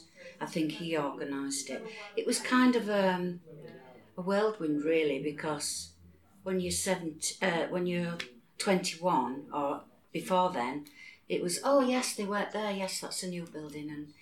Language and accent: English; Hull, Yorkshire and the Humber, United Kingdom; I live in Hull. I've always lived in Hull. I was born in East Hull